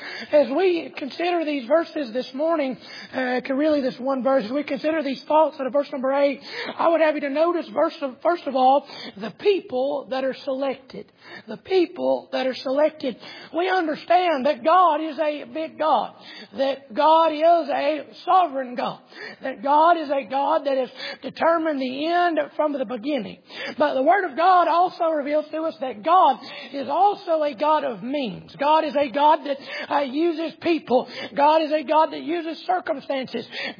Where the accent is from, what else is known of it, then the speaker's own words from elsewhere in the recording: North Carolina, United States; I'm from North Carolina originally. That's why I sound so funny to y'all, I guess. But I'm not from here.